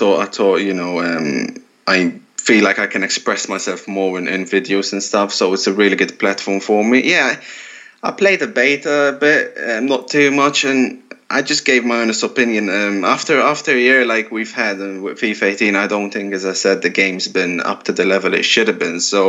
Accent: Malta; I was from Malta

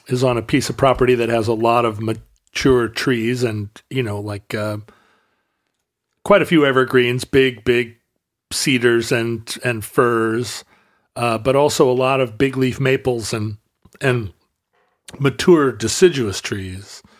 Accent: Pacific Northwest, United States; But what we don't have experience of, you and I, growing up in the Northwest, are the hardwood forests of the East Coast.

